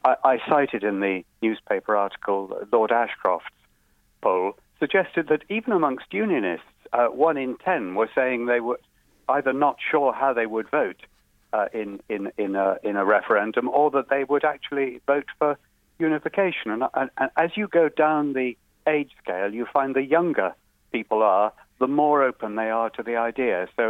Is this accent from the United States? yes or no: no; England, United Kingdom; I'm an Englishman